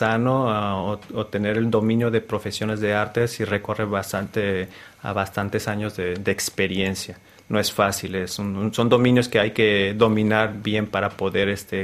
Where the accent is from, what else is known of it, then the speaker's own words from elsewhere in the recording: Mexico; Sí, es una manera que quiero rendirle homenaje a mi país. La melancolía y cómo se ve México desde afuera es más sensible.